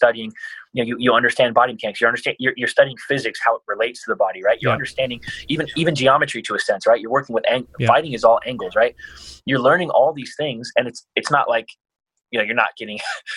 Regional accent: United States; I grew up poor in America.

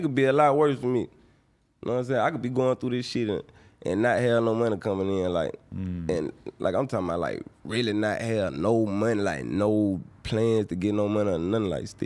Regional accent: Mobile, Alabama, United States; I'm from Mobile. I'm from Mobile, Alabama.

